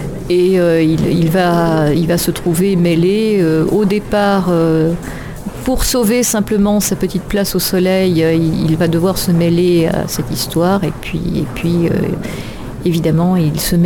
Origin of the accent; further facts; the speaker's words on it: Occitanie, France; Eh bien, je suis originaire des Pyrénées-Orientales. J'ai beaucoup voyagé dans mon existence. J'y suis revenue maintenant.